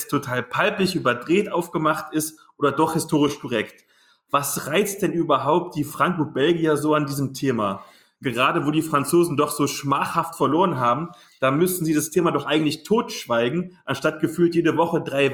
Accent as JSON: {"language": "German", "region": "East Germany", "country": "Germany", "said": "ist für mich als Ossi-Kind irgendwie die DDR"}